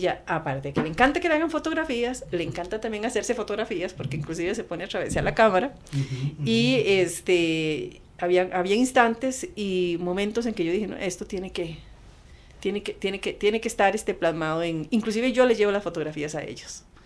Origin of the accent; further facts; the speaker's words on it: Costa Rica; nos han negado a nosotros como costarricenses el conocer de su cultura